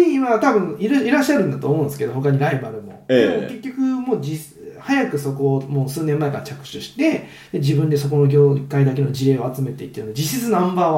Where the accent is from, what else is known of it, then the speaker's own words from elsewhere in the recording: Niigata, Japan; まあ、僕の出身が新潟県なんで、新潟県出身で